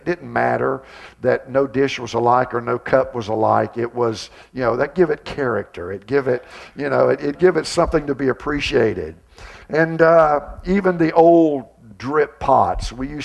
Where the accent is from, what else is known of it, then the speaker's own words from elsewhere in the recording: Deep South, United States; I grew up in the Deep South from a very, very, very poor family, very, very poor conditions.